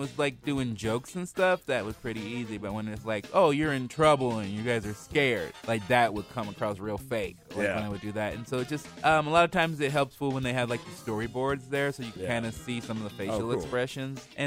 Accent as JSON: {"language": "English", "town": "Portland", "country": "United States", "said": "So, I'm from Portland, and so I thought about doing it there"}